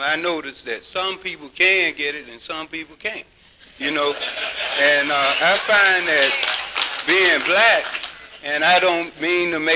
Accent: Atlanta, Georgia, United States; I'm from Atlanta with the New Life group

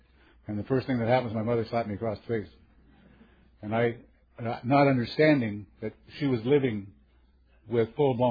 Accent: East Coast, Canada; I live on the East Coast. I keep forgetting, you know, we're from all over the world. I grew up on the East Coast of Canada.

